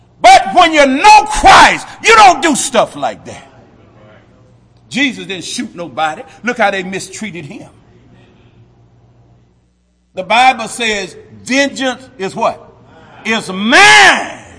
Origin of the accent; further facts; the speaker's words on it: Adel, Georgia, United States; When I was growing up in Adel, Georgia, mama used to feed the whole neighborhood.